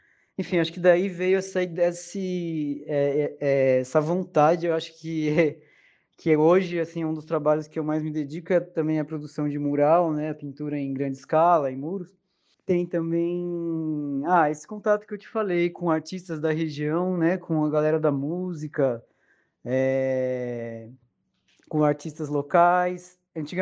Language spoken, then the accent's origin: Portuguese; Piraju, São Paulo, Brazil; eu sou natural de Piraju, né? Nascido e criado até os 20 anos em Piraju.